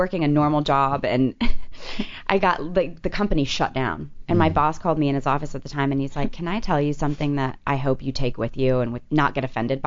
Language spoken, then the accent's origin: English; Arizona, United States; now, given, I'm from Arizona.